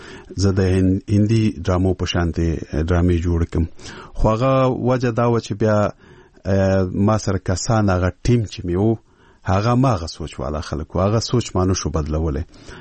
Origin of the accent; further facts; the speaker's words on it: Peshawar, Khyber Pakhtunkhwa, Pakistan; خو زه ورکوټه په پېښور کې لوی شوی یم